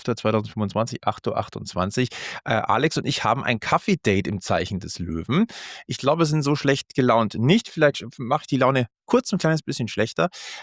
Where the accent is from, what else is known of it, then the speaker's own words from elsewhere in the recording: Munich, Bavaria, Germany; Und als Münchner bist du da sowieso, sag ich mal, sehr willkommen.